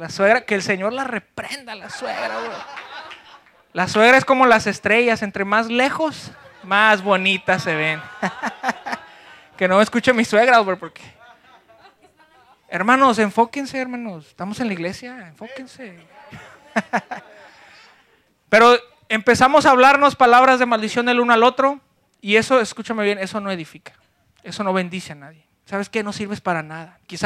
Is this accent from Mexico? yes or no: yes; Ciudad Juárez, Chihuahua, Mexico; also born or lived in El Paso; Hace 8 años yo vivía en la ciudad del Paso, Texas. Originalmente soy de Ciudad Juárez, México.